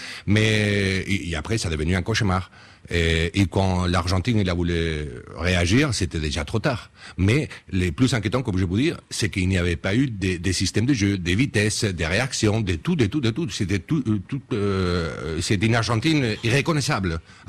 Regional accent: Spain; Je suis espagnol et quand on a gagné la Coupe du Monde en Afrique du Sud, ils ont perdu le premier match.

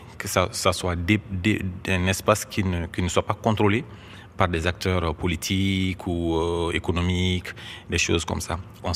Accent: Mali; j'ai décidé de revenir en Afrique et surtout chez moi au Mali

